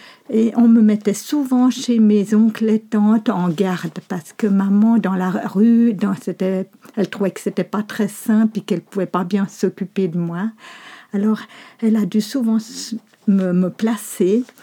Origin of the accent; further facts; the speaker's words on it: Geneva, Switzerland; born there; je suis née à Genève dans une famille où il y avait déjà 4 enfants plus grands avec des distances d'âge importantes.